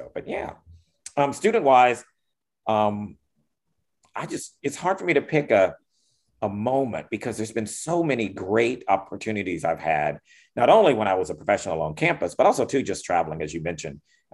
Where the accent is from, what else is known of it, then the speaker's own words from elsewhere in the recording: North Carolina, United States; Even growing up in North Carolina, I mean, and I even tell myself, have I suppressed some things or something?